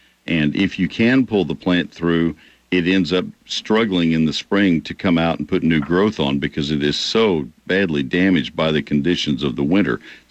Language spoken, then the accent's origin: English; Texas, United States; now in Washington, United States; People are great. I love my home state. We are in D.C., which is pretty close to the New York way of life